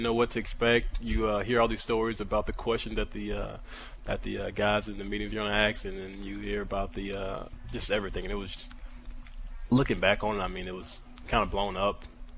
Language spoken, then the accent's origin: English; Louisiana, United States; That's my hometown. Yeah, so, like, Gilt, the office, I was trying to – I can't remember what we were doing, but I went up to the office and hung out with some of the guys